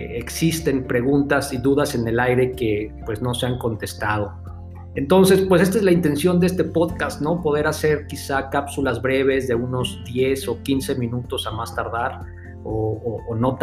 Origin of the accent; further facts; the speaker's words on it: Mexico City, Mexico; moved away as an adult; now in Querétaro, Mexico; Soy originario de la Ciudad de México, pero vivo y radico en Querétaro de hace prácticamente 7 años.